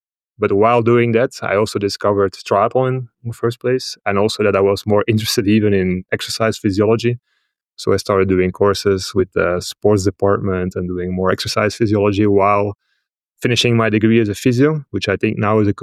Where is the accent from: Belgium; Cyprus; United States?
Belgium; Flanders; I'm from Belgium, from the Flemish parts.